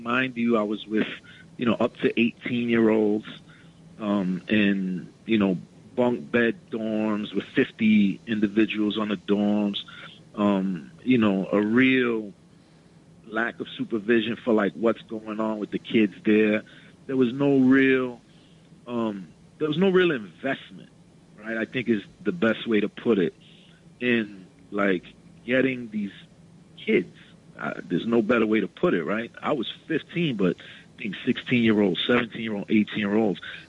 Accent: Brooklyn, New York, United States; So I'm from Brooklyn. I'm from a pre-hip Williamsburg, Brooklyn.

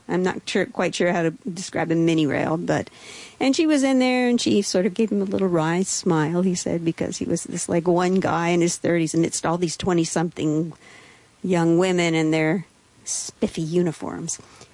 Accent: Canada; Since I grew up in Canada, Queen Elizabeth was the Queen of Canada.

